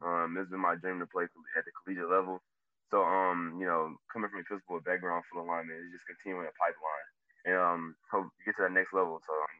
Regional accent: Houston, Texas, United States; they all from my hometown, Houston.

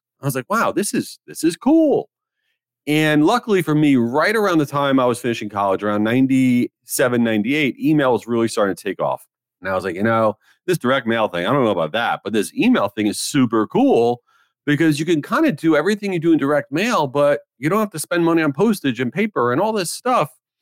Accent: Long Island, New York, United States; My mom was a school teacher. My dad worked at this magazine company. I grew up in Long Island, New York.

